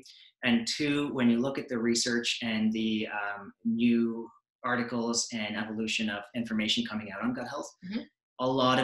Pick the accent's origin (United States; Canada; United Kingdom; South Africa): Canada; Toronto, Ontario; So I grew up in Toronto, and I just thought, I can't sit in traffic for half an hour just to get groceries anymore.